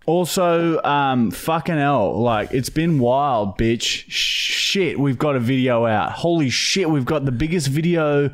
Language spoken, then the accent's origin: English; Uruguay; Uruguay. We grew up in Uruguay, though.